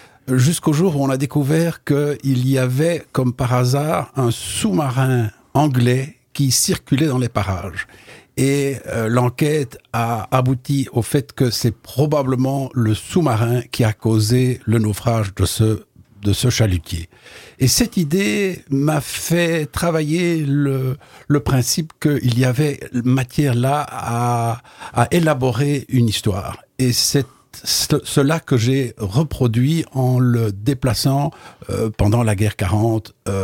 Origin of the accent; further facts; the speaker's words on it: Belgium; Je l'ai écrit chez moi, je suis belge, je l'ai écrit chez moi à Bruxelles.